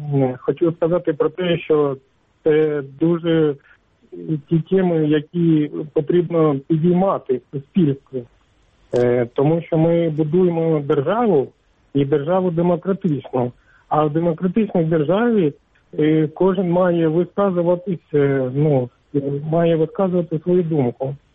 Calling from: Pokrovsk, Donetsk Oblast, Ukraine; Я телефоную Покровська, це Донецька область.

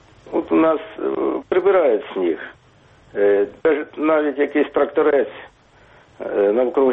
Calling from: Kyiv, Ukraine

